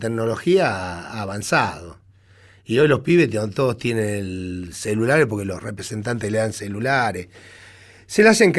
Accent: Quilmes, Buenos Aires Province, Argentina; also born or lived in Bahía Blanca; Yo nací en Bahía Blanca, me lo quería en Quilmes.

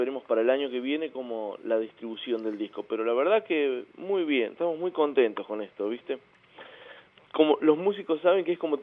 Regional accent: Patagonia, Argentina; born there; yo nací en un lugar en la Patagonia que es muy ventoso.

